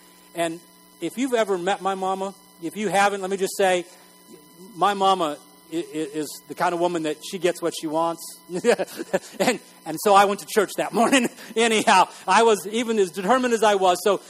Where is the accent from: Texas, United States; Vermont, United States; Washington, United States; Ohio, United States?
Texas, United States; I grew up in West Texas. And in West Texas, everybody goes to church.